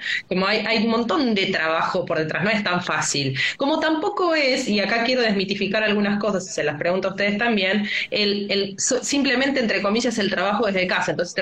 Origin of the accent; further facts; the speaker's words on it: Argentina; Pero digo, también somos argentinas, ¿no?